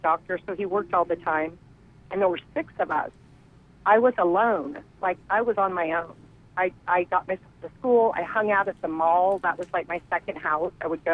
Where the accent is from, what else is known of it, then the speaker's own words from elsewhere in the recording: Kansas, United States; I am from Kansas, and I was raised.